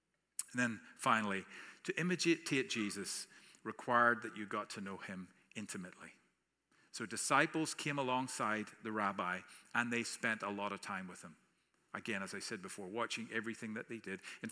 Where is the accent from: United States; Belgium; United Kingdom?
United Kingdom; Northern Ireland; I grew up in Northern Ireland, and I'll come touch on this a little bit later, but I grew up in a church in Northern Ireland, a very divided society.